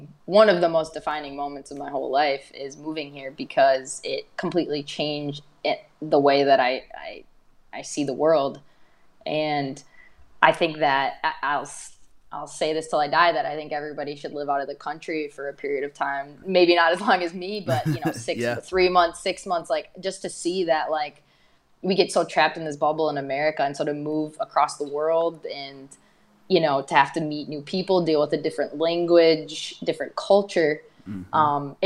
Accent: Minnesota, United States; okay, granted, we're all from Minnesota, but man, we come from completely different families, different backgrounds

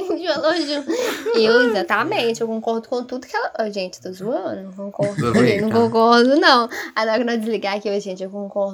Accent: Curitiba, Paraná, Brazil; born there; eu que infelizmente nasci em Curitiba.

